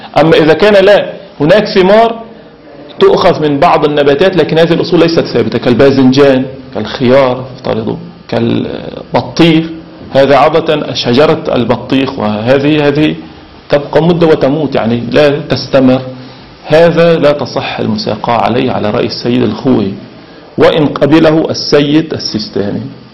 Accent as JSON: {"language": "Arabic", "country": "Syria", "said": "وبعضهم نحن في شمال سوريا يقول الجبس"}